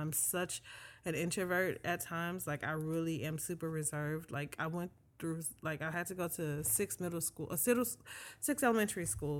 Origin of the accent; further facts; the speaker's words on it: St. Louis, Missouri, United States; I grew up in St. Louis in a very close-knit family, and all of its, you know, fun and dysfunction and comedy and things like